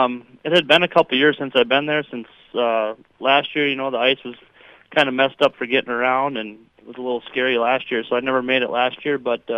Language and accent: English; Wahpeton, North Dakota, United States; I'm from Wahpeton. I work out in Hankinson, but I born and raised in Wahpeton.